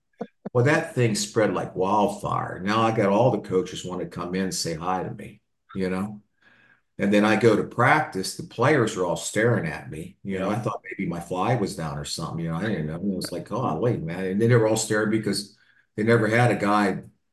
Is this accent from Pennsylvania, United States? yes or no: yes; Pittsburgh, Pennsylvania, United States; Plus, I'm from Pittsburgh, too, to go ahead and be able to go ahead and work for your hometown team for 28 years.